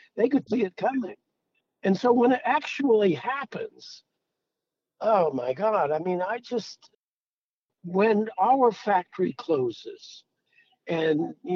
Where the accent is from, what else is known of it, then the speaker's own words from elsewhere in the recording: Providence, Rhode Island, United States; Where I come from. And even as a kid growing up in Providence, which is a real, I love Providence. It's a real blue collar town